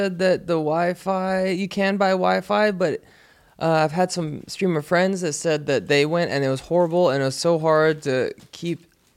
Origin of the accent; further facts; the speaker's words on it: California, United States; So we're Californians living in America. So we're Californian Americans.